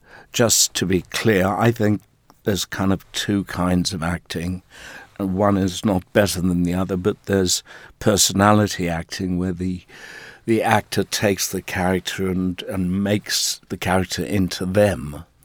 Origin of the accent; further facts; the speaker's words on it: South Africa; I had to come out not only as gay, but as white South African